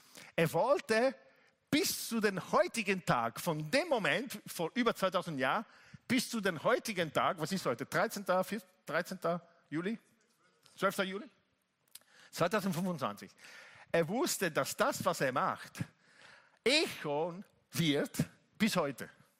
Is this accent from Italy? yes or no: yes; Italy; German is a second language; als Italiener